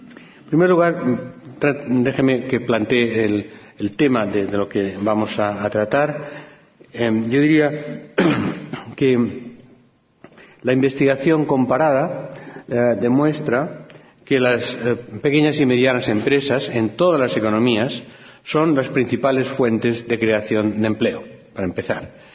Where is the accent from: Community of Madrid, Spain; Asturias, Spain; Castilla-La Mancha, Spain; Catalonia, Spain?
Catalonia, Spain; also born or lived in California, United States; primero desde California, en los últimos 3 años ya desde la vuelta a mi tierra, a Cataluña